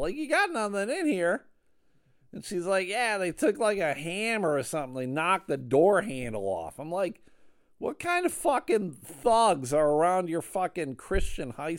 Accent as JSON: {"language": "English", "town": "Buffalo", "region": "New York", "country": "United States", "tie": "born or raised there", "said": "I grew up in Buffalo, so I'm a Buffalo Bills fan."}